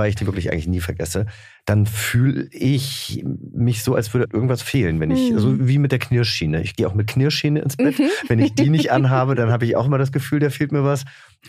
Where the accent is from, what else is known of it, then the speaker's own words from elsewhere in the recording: Langgöns, Hesse, Germany; Ich bin in Hessen aufgewachsen, in der Nähe von Gießen, einem kleinen Dorf. Das heißt Langgöns, kennt kein Mensch, außer man kommt vielleicht aus der Frankfurter Gießener Gegend, weil wir eine Autobahnausfahrt haben.